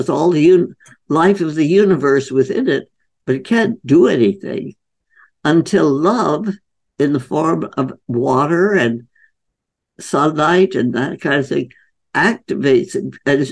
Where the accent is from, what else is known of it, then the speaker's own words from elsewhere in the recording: India; I was growing up in India.